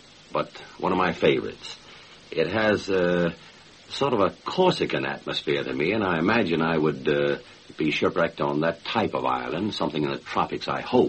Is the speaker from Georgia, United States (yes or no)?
yes; Atlanta, Georgia, United States; Well, I'm from the Deep South, Atlanta, Georgia.